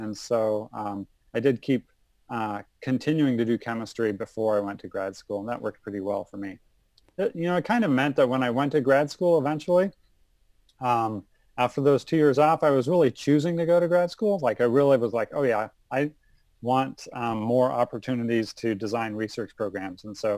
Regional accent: Denver, Colorado, United States; also born or lived in Connecticut; I grew up in Denver, Colorado originally, and then I moved around quite a bit.

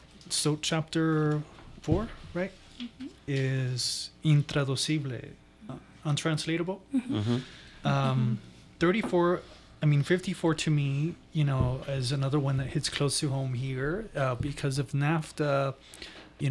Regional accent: Texas, United States; especially like if we grew up in the Lower Valley like me, where, you know, you still see these trucks that are crossing over to Juarez from the Puente Libre

